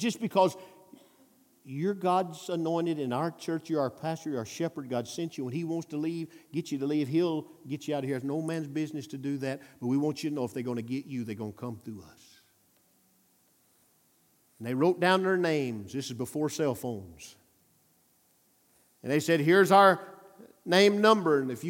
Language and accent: English; Pisgah, Alabama, United States; Pisgah, Alabama. That's my hometown in rural northeast Alabama.